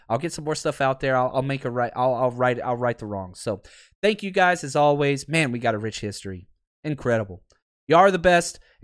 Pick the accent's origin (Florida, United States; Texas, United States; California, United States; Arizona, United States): Texas, United States; Dallas; I grew up in Dallas, and he was a Cowboys fan.